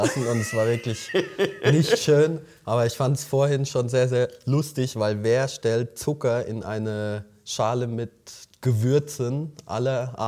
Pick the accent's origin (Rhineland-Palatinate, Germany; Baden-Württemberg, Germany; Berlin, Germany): Rhineland-Palatinate, Germany; Bad Sobernheim; ein Spaßturnier aus Sobernheim, bei mir, wo ich herkomme, in der Pfalz.